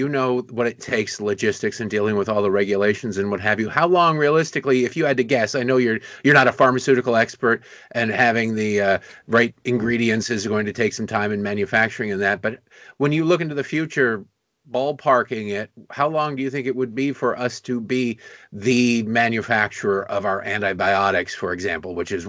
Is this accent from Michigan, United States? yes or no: yes; Michigan, United States; I'm from Michigan originally, so I know that Midwestern sort of hardiness